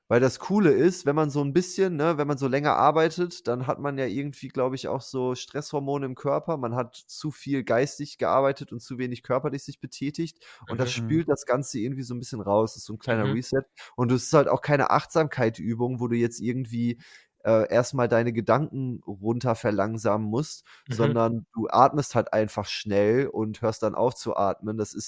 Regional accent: Münster, North Rhine-Westphalia, Germany; Ich komme aus Münster.

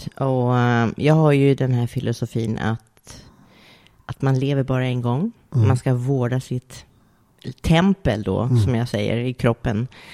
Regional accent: Upplands Väsby, Stockholm County, Sweden; Vi är ju uppväxta i vilda Väsby.

